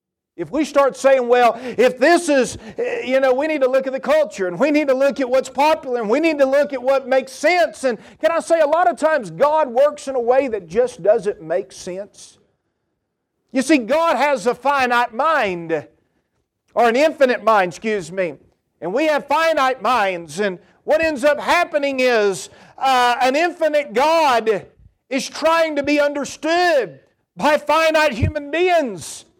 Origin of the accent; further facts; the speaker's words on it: Georgia, United States; I'm from Georgia. She's from North Carolina. There's churches on every corner, literally. I can tell you in a town of 10,000 where I was raised